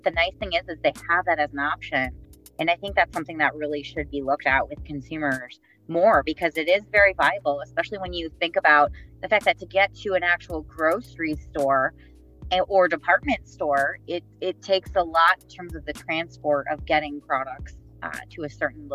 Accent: Chicago, Illinois, United States; And, I'm from Chicago, so I'm definitely consider myself a meat and dairy kind of gal.

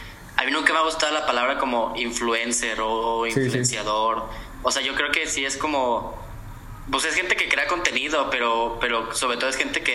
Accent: Guadalajara, Jalisco, Mexico; Sí, yo soy de Guadalajara.

